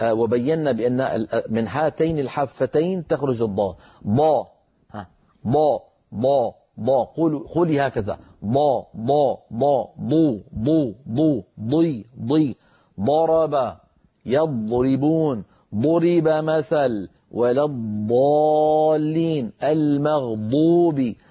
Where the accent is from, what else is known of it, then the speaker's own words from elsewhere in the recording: Damascus, Damascus Governorate, Syria; بينما مثلا أهل دمشق وأنا من دمشق ينطقونها رخوة